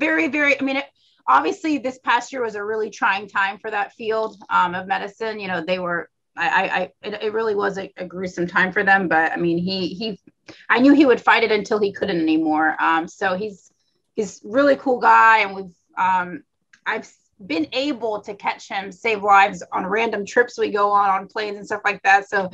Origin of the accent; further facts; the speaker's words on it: Florida, United States; I actually went to dental school at the University of Tennessee. I'm from Florida.